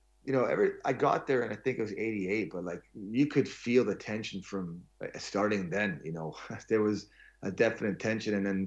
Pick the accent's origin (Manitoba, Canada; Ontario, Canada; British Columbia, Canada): British Columbia, Canada; Vancouver; first language hr; English is a second language; Because I grew up in a Croatian home in Vancouver and my parents spoke, I didn't speak English till I was 6 years old in Canada because I was all in Croatian language.